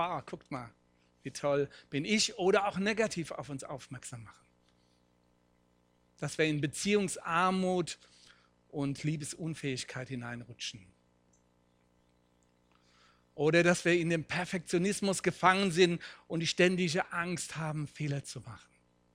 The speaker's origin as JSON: {"language": "German", "town": "Spiesheim", "region": "Rhineland-Palatinate", "country": "Germany", "tie": "born or raised there", "said": "Solange ich als Kind in Spießheim war, war die Welt in Ordnung. Später habe ich erfahren, es ist noch fast der Mittelpunkt von Rheinhessen, aber nicht ganz der Mittelpunkt der Welt."}